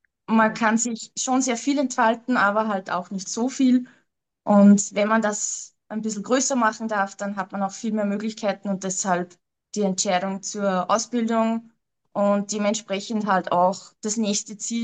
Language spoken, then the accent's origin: German; Upper Austria, Austria; ich bin 34 Jahre alt, ich komme aus Oberösterreich